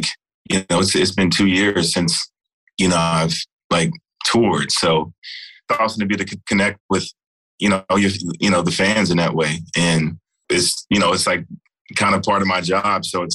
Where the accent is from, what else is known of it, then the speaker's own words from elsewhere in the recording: Texas, United States; I'm from Texas, so, you know, I really dig like the fashion of Texas.